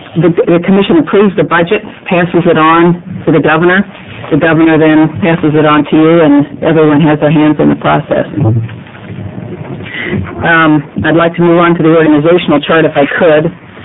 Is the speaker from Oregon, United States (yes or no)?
yes; Beaverton, Oregon, United States; I was born in Quality Hospital and raised in Beaverton